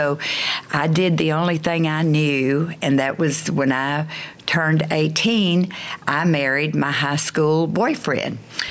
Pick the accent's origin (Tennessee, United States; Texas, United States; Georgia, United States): Texas, United States; Spring Branch; I grew up in Spring Branch, and so I rode a lot.